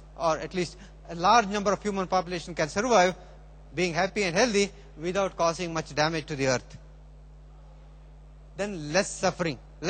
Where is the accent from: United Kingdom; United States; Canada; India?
India; So we being Indian vegan, we try to avoid that possession.